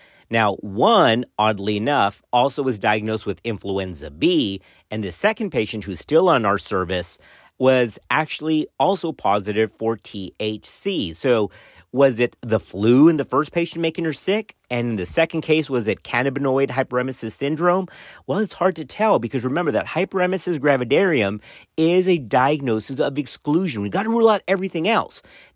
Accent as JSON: {"language": "English", "region": "Texas", "country": "United States", "tie": "born or raised there", "said": "it does have roots right here from my home state of Texas"}